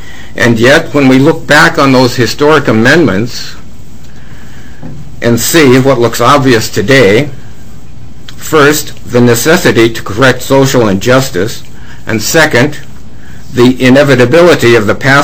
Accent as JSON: {"language": "English", "region": "Minnesota", "country": "United States", "tie": "born there", "said": "I was born in Minnesota, and I'm a graduate from a Minnesota public school."}